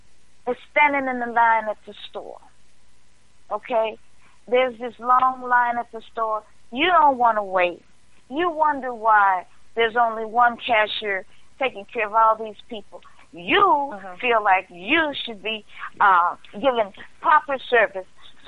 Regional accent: Memphis, Tennessee, United States; You know, that's one thing about Memphis, living and growing up in Memphis, the weather wasn't bad.

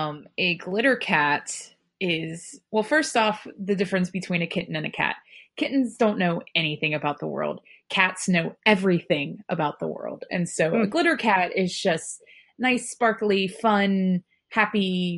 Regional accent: West Virginia, United States; now in Cleveland, United States; I currently live in Cleveland, Ohio. I'm originally from West Virginia.

